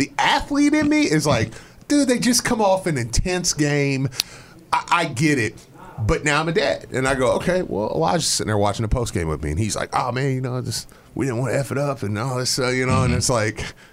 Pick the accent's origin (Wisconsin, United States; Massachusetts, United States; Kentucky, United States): Kentucky, United States; Shepherdsville; It's funny you say that, because growing up in Shepherdsville, we always were like, "Oh, Mount Washington's like the rich people," you know.